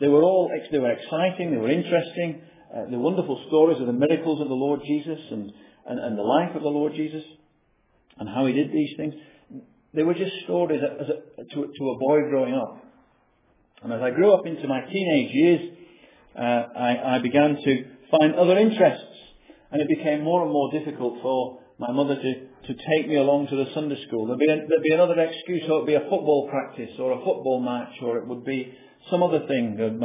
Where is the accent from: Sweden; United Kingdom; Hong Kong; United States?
United Kingdom; North West England; as you can gather from my accent, I wasn't brought up in these parts. I was brought up in a village in Lancashire, near to a town called Chorley, between Chorley and Preston, a small village.